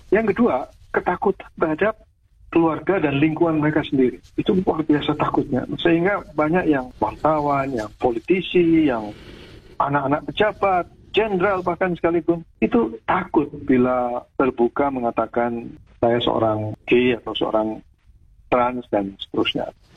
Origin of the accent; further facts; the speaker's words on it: Jember, East Java, Indonesia; Saya besar di kota Jember, Jawa Timur. Sejak kecil saya juga tahu ada waria.